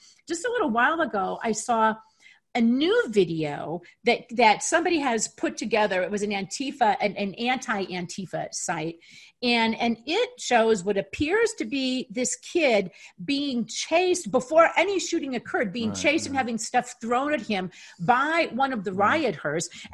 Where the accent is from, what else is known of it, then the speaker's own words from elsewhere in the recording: Woodstock, Illinois, United States; I'm from Illinois, Woodstock, Illinois, as a lot of you guys know.